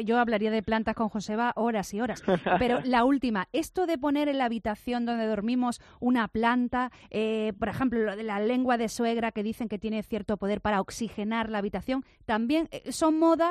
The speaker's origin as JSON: {"language": "Spanish", "town": "Álora", "region": "Andalusia", "country": "Spain", "said": "Que yo soy de Álora"}